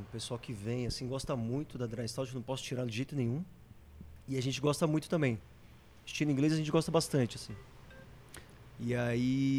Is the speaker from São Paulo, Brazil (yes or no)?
yes; São Paulo, Brazil; É, eu sou da Consolação